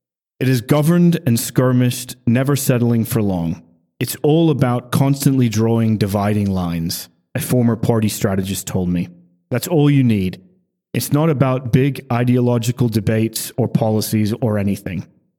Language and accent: English; Sunderland, North East England, United Kingdom; I'm from Sunderland, and Sunderland's an extremely working class, relatively poor part of England. But our neighbor is Newcastle